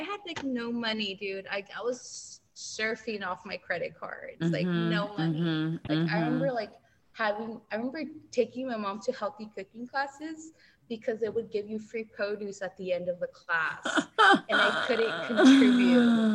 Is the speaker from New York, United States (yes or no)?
no; East Los Angeles, California, United States; And I'm from East LA.